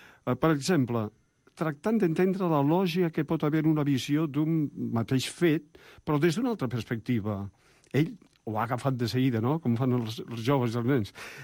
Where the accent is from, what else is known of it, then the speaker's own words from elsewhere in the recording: Arenys d'Empordà, Catalonia, Spain; Tinc 64 anys, soc catalana d'un petit poble anomenat Arenys d'Empordà, que per no tenir no tenim ni ajuntament, perquè l'ajuntament es troba a Garrigàs